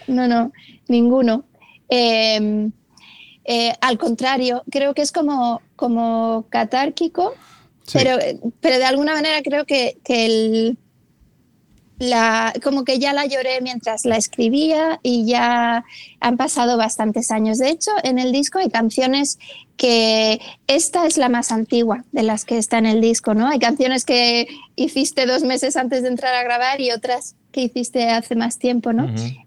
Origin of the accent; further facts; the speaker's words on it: Murcia, Region of Murcia, Spain; now in Madrid, Spain; Que va, bajo mucho. El fin de semana pasado estuve ahí